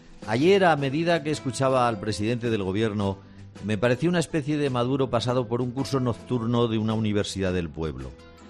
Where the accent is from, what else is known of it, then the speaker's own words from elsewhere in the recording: Zaragoza, Aragon, Spain; born there; yo, que nací en Zaragoza